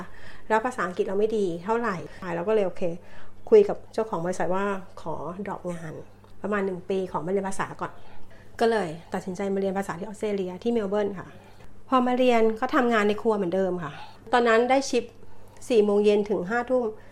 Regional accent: Bangkok, Thailand; now in Australia; เป็นคนกรุงเทพค่ะ

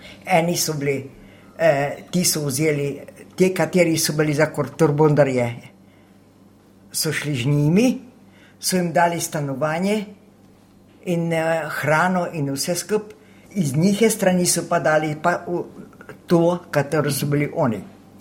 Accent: Stari trg ob Kolpi, White Carniola, Slovenia; Jaz sem iz Belokrajne, iz Čeple, Stari trg ob Kolpi. Samo greš čez Kolpo, pa si na hrvaško stran.

